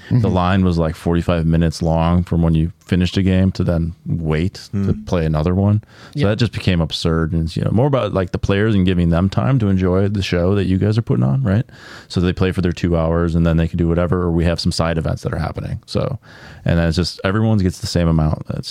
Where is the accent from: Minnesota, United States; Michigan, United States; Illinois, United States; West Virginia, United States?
Illinois, United States; Chicago; So my mom, I'm from Chicago.